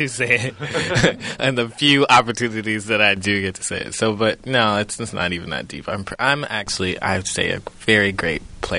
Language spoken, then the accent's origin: English; Texas, United States; I'm a working artist and playwright, and I'm from Texas.